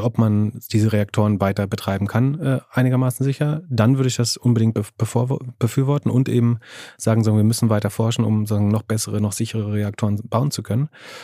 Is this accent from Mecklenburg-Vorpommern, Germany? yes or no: yes; Greifswald, Mecklenburg-Vorpommern, Germany; Einer der zwei Fusionsreaktoren in Deutschland steht übrigens in meiner Heimatstadt in Greifswald